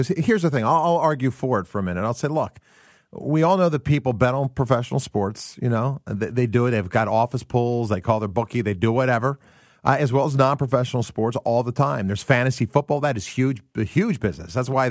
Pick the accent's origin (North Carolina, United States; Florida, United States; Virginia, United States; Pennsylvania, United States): Pennsylvania, United States; Philadelphia; You know, I'm from Philadelphia initially. Grew up watching Pete Rose play for the Phillies